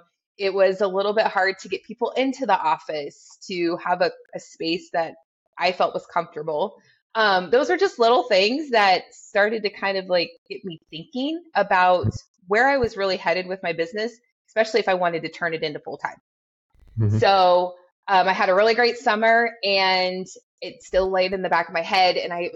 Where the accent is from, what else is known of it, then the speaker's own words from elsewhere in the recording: Junction City, Kansas, United States; I'm from Junction City, Kansas.